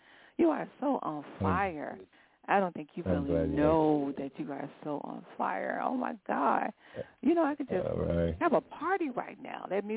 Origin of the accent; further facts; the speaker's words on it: Chicago, Illinois, United States; I don't know if, well, see, I'm born and raised in Chicago.